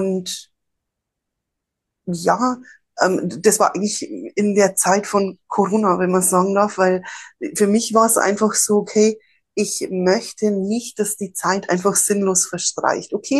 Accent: Bavaria, Germany; Ich bin ja hier in Bayern aufgewachsen und natürlich ist hier alles sehr katholisch

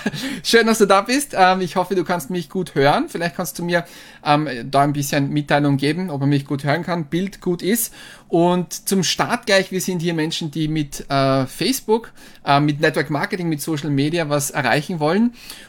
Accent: Hartberg, Styria, Austria; Ich bin aus Hartberg

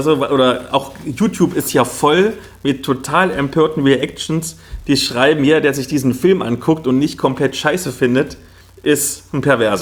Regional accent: Halle, Saxony-Anhalt, Germany; Also ich komme ja aus Halle-Neustadt, das ist so ein Ghetto im tiefsten Osten

